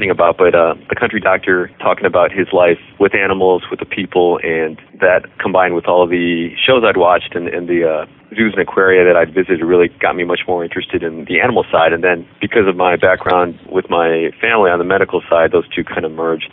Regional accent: Chicago, Illinois, United States; I grew up in Chicago

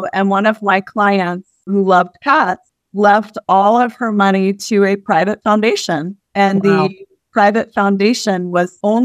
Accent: Cincinnati, Ohio, United States; also born or lived in Houston; I was born in Houston, but I was raised in the Cincinnati area.

